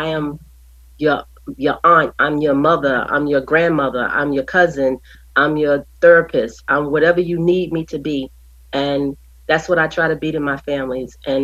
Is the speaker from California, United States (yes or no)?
no; Mississippi, United States; So, you know, I'm an old country woman. I'm from Mississippi and I'm used to, you know, family people coming in and we have big pots of food on the stove for anybody that walk in the door to eat.